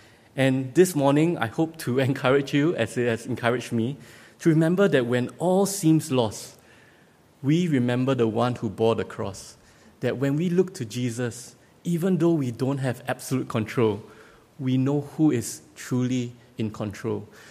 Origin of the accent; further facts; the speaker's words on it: Singapore; We are from Asia. We also don't like the winter season when we were in overseas because for my friend David, he doesn't really have very harsh winters back in India where he was, and similarly in Singapore, the same thing.